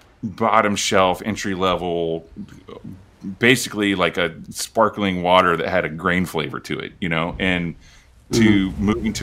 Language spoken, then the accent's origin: English; Oklahoma, United States; I'm originally from Oklahoma, and we would just road trip from there, once or twice a year.